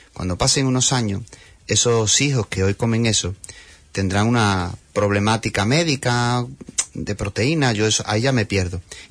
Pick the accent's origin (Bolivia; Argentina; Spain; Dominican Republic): Spain; Huelva, Andalusia; yo soy un onubense que quiero ser comprometido con mi tierra.